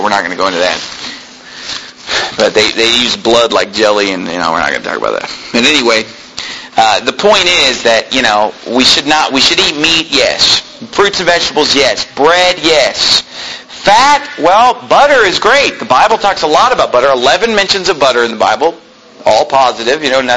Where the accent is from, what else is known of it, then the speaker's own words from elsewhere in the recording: United States; And to me, you know, growing up in America, that is just revolting.